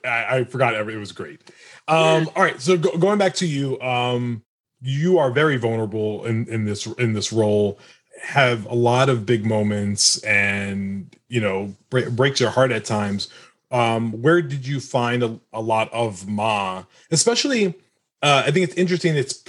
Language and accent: English; United States; because I'm American. I was born in America, and I don't know a lot about Ireland